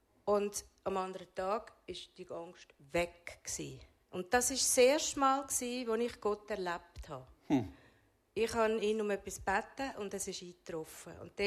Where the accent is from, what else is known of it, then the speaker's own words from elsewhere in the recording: Zurich, Switzerland; born there; Geboren bin ich in der Stadt Zürich.